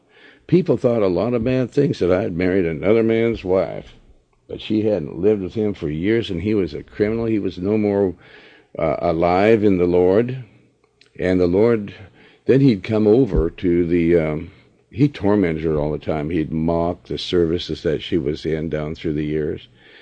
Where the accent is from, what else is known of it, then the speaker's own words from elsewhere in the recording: Chapel, Missouri, United States; born there; I was born in the Ozarks in Chapel, Missouri